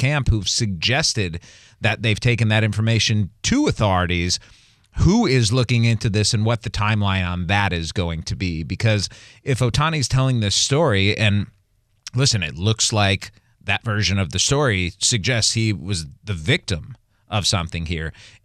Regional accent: Cleveland, Ohio, United States; I'm from Cleveland, so that movie spoke to me more than any movie in my childhood.

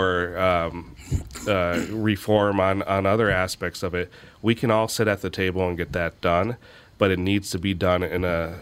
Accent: India; born there; moved away; I'm adopted from India.

